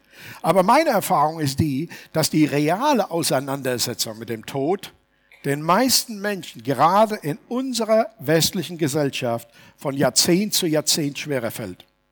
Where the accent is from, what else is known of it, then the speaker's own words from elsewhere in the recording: Steinheim, Germany; ich bin in Steinheim geboren, dann ist die Familie nach Jürgesheim gezogen, da lebten wir einige Jahre, sind dann wieder nach Steinheim zurück.